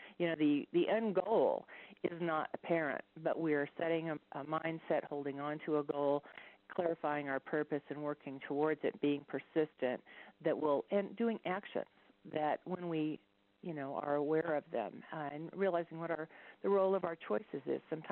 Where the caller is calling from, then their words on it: Denver, Colorado, United States; Calling from Denver, Colorado.